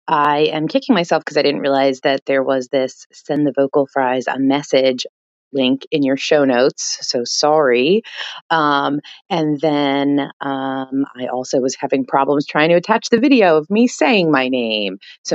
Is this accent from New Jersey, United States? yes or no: yes; New Jersey, United States; accent: Philly; now in Georgia, United States; I moved from New Jersey, South Jersey, so the nice Philly accent, down to Georgia, and I get a lot of crap for swearing